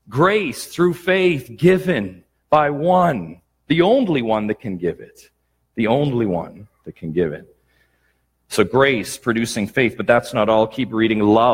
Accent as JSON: {"language": "English", "town": "Peterborough", "region": "Ontario", "country": "Canada", "lives_now": "United States", "said": "We are in Michigan right now. We are from Peterborough, and in between us is one of the greatest natural wonders"}